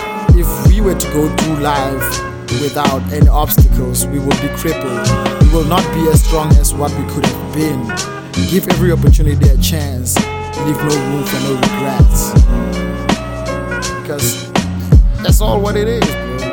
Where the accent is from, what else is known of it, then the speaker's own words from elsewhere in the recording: Northern Cape, South Africa; I'm from Post Mosbach, Bichoko in the Northern Cape.